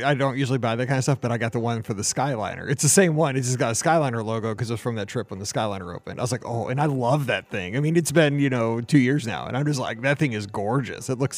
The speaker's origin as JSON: {"language": "English", "town": "St. Louis", "region": "Missouri", "country": "United States", "said": "I'm from St. Louis. Like, I'm a Coke Zero dude."}